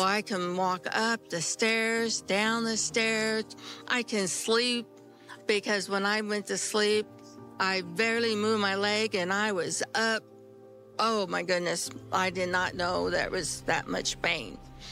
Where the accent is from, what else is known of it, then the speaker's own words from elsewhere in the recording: St. Joseph, Missouri, United States; I'm from St. Joseph, Missouri.